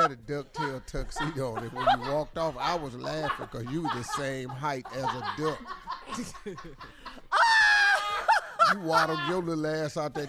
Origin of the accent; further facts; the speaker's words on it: Philadelphia, Pennsylvania, United States; y'all know that I'm from Philly.